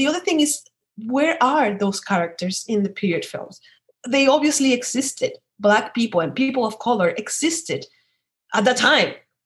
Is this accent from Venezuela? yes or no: yes; Venezuela; English is a second language; Another layer of complication is that we're from Venezuela. And there's very few period films from Venezuela.